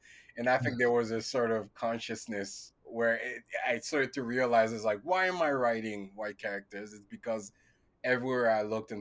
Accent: Haiti; And I think for me, growing up in Haiti, I didn't really make a difference between the surreal or the fantastical and the types of futures that existed.

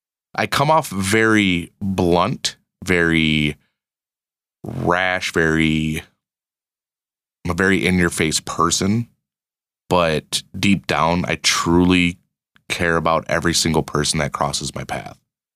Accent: Michigan, United States; Yeah, and I've never leased a vehicle because growing up in Michigan, where I didn't have a huge commute, I couldn't afford it.

